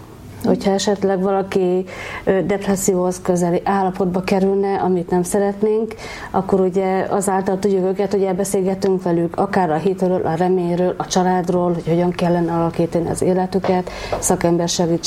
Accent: Kecskemét, Bács-Kiskun, Hungary; Igen, kecskeméti lakos vagyok, itt születtem.

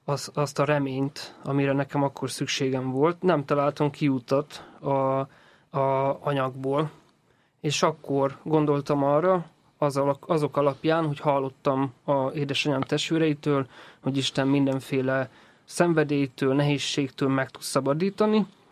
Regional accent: Jász-Nagykun-Szolnok, Hungary; Hát én ugye alapvetően egy vidéki srác vagyok, Szolnok-Vár megyéből származom.

